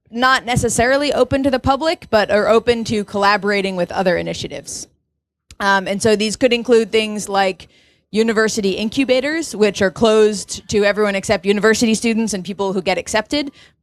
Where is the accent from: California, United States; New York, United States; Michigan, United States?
California, United States; San Francisco; I grew up in San Francisco and thereabouts.